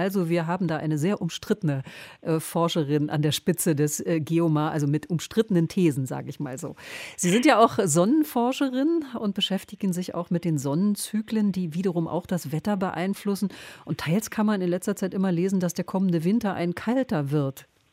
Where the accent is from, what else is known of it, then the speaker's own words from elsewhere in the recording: Berlin, Germany; als Berlinerin freue ich mich, dass eine gebürtige Berlinerin dort die Führung übernommen hat.